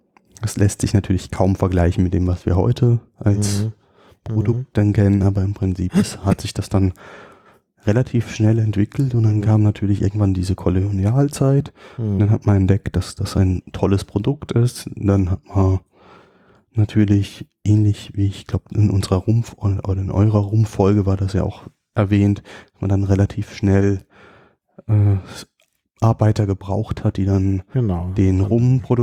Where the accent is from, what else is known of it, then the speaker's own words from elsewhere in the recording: Rhineland-Palatinate, Germany; Also ich komme ja eigentlich aus der Südpfalz und dort wurde in meiner Jugend auch noch relativ viel Tabak angebaut.